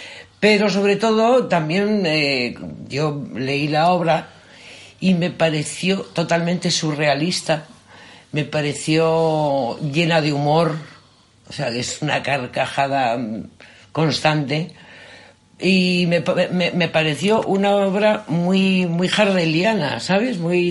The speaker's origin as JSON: {"language": "Spanish", "town": "Madrid", "region": "Community of Madrid", "country": "Spain", "said": "yo soy madrileña, pero soy 50% murciana. Mi madre es murciana"}